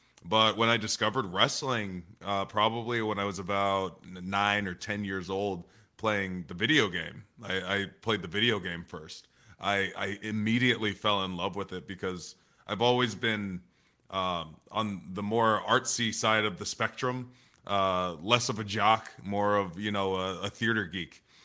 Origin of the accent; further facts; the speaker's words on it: New England, United States; But I grew up in New England.